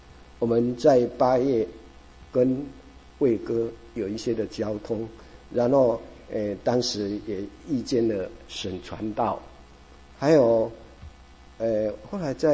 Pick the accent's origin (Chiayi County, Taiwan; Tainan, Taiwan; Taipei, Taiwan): Chiayi County, Taiwan; Dongshi; 我是1953年在嘉义东石海边出生的。我们那里那个年代生活非常的困苦，而且那边的庙宇很多，小小的村庄就有三个庙宇。